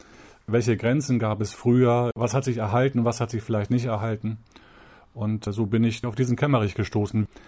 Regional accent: Hollingstedt, Schleswig-Holstein, Germany; Und ich selber bin ganz in der Nähe in Hollingstedt geboren und aufgewachsen.

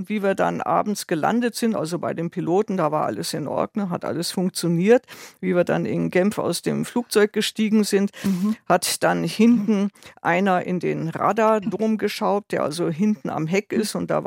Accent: Northern Germany, Germany; now in Munich, Germany; Ja, ich bin in München geboren und dann in Norddeutschland aufgewachsen, aber dann zum Studium zurück und München ist einfach meine Stadt

